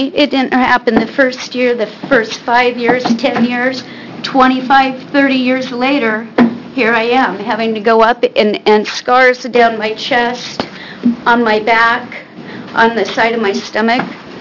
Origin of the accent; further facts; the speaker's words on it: Estacada, Oregon, United States; I'm from Estacada, Oregon.